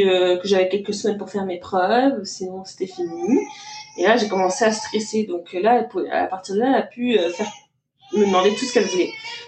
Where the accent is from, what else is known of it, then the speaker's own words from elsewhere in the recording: France; ça signifie un permis de travail fermé quand on est français